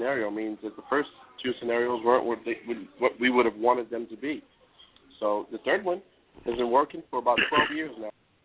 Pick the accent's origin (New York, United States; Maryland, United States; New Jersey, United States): Maryland, United States; Baltimore; now in Los Angeles, United States; One is my hometown of Baltimore in the D.C. area.